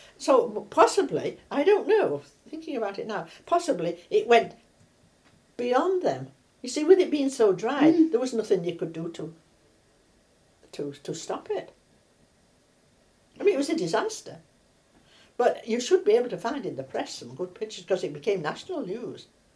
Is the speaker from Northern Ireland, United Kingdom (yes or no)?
no; North West England, United Kingdom; I'd had a country childhood. I was born in Cumbria, and I'd had a country childhood.